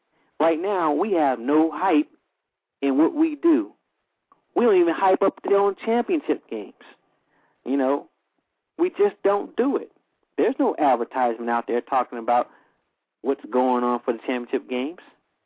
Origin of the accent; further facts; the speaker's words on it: West Coast, United States; Of course I'm a Pac-10 fan. I'm from the West Coast.